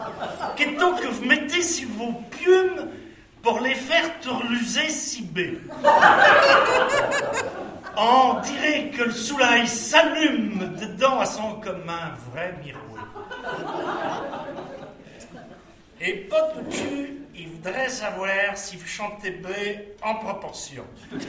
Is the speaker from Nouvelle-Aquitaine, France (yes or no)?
no; Pays de la Loire, France; first language Poitevin; je suis du bas Poitou, c'est ma langue natale.